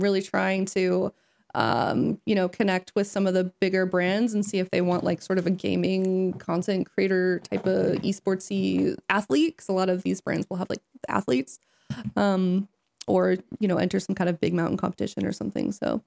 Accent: Hong Kong; born there; I was born in Hong Kong, and I actually did want to ski for them.

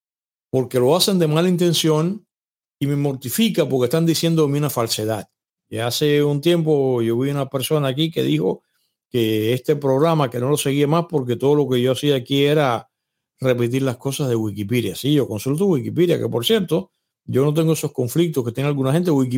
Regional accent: Cuba; moved away; tuve que salir de Cuba para comenzar a enterarme de su vida personal

